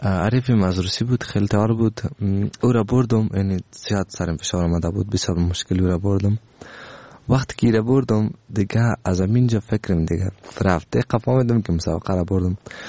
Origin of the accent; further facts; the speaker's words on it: Afghanistan; همی گپ ماست برش که ما افغان هستم، در مقابلتان شکست نمیخوریم